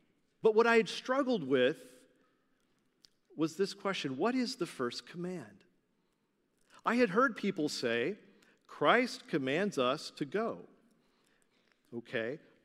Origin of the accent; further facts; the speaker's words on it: Arkansas, United States; because I was raised in Arkansas